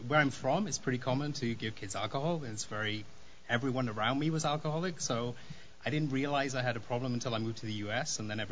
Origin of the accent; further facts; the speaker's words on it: Wales, United Kingdom; moved away as an adult; now in Las Vegas, United States; And technically, I'm not from Las Vegas. I moved here on a slight geographical location move about 10 years ago from the UK, from Wales.